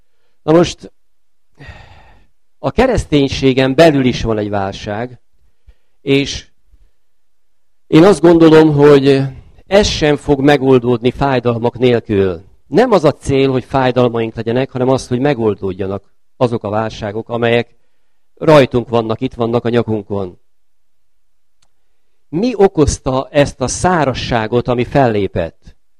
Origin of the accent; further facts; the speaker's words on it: Békés, Hungary; born there; én Békésre tartozom, tehát ezért is említettem ezt, hogy itt születtem, és itt nyertem Szent Szellem kerességet.